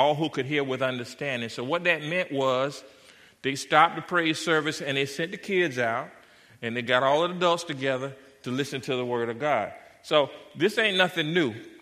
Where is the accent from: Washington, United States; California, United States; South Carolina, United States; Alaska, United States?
South Carolina, United States; accent: Southern; If you didn't catch my accent, I grew up in the South. I'm a South Carolina boy and used to Southern Baptist churches